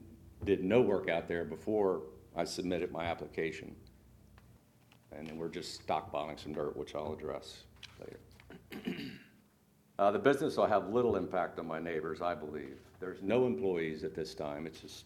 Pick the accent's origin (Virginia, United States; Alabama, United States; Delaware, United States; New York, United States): Delaware, United States; Lewes; I'm from Lewis, Delaware